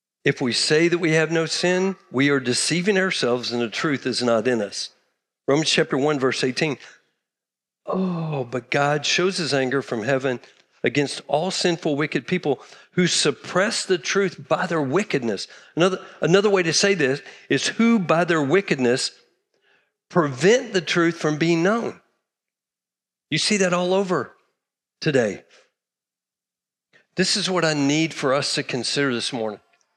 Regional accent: Texas, United States; I'm from Texas, grew up a cattle guy, loved Black Angus, had pulled Herefords.

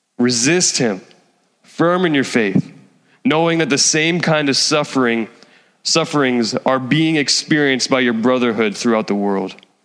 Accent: New Jersey, United States; I'm from Jersey. I'm good.

